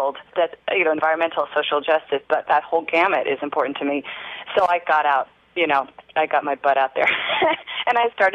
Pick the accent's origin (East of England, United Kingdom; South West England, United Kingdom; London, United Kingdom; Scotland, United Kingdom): Scotland, United Kingdom; I'm Scottish, you know, I can probably put anything in there